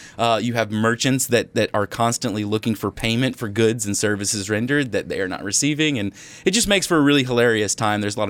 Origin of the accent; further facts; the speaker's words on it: Little Rock, Arkansas, United States; Yes, I grew up in Little Rock.